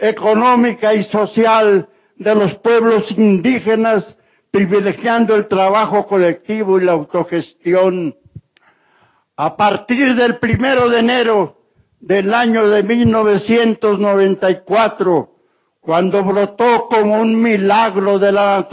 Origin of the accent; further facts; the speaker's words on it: Mexico; El desarrollo de las autonomías zapatistas es un camino probado que podemos emprender los mexicanos en el campo y las ciudades